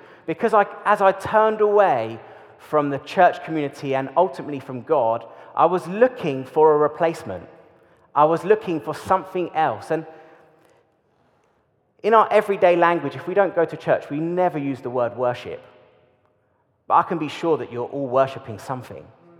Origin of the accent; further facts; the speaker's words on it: Slough, South East England, United Kingdom; I grew up in Slough in a very different environment from here.